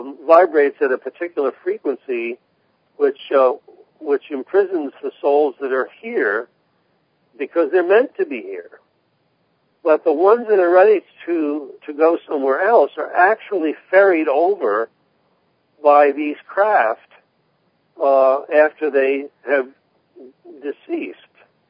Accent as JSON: {"language": "English", "town": "Jersey City", "region": "New Jersey", "country": "United States", "tie": "born or raised there", "said": "I originally hail from New Jersey, and I had the good fortune of growing up in Jersey City at a time when it was a really, really special place to be"}